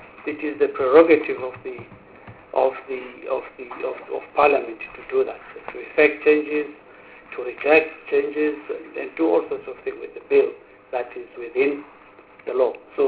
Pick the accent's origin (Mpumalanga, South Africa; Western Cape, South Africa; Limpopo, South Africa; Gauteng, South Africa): Gauteng, South Africa; I'm from Gauteng.